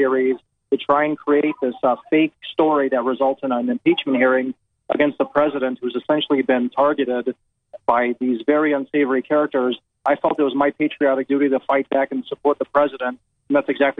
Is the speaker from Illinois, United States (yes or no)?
yes; Chicago, Illinois, United States; You know, I'm originally from Chicago, so I was watching Sosa hit those home runs.